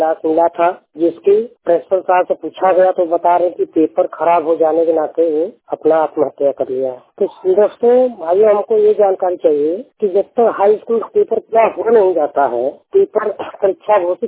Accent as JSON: {"language": "Hindi", "town": "Varanasi", "region": "Uttar Pradesh", "country": "India", "said": "मैं जिला वाराणसी का रहने वाला हूँ, उत्तर प्रदेश"}